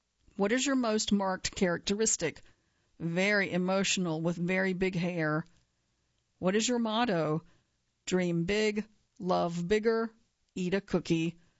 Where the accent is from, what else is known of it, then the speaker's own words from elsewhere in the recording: New York, United States; As a New Yorker and a terrible cook, I order takeout much more than I should.